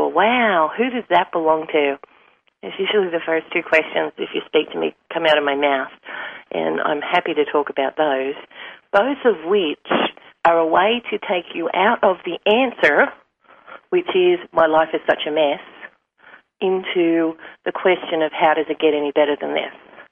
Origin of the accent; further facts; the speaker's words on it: Australia; I'm from Australia.